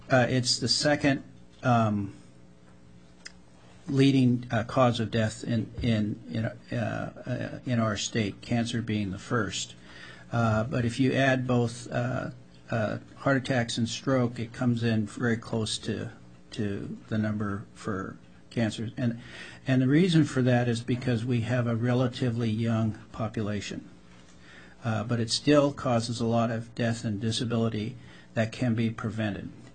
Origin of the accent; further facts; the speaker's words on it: Wrangell, Alaska, United States; now in Juneau, United States; I am a family physician born and raised in Wrangell, Alaska. I currently practice in Juneau